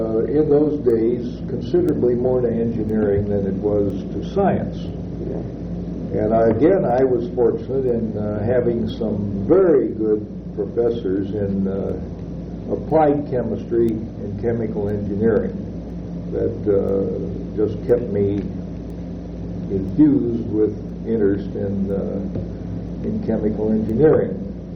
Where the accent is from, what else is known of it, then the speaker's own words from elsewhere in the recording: Findlay, Ohio, United States; moved away as an adult; Well, I was born and raised in Findlay, Ohio. We lived within just a block of a small liberal arts college in Findlay, Findlay College. I left Findlay in 1930 after having graduated from Findlay High School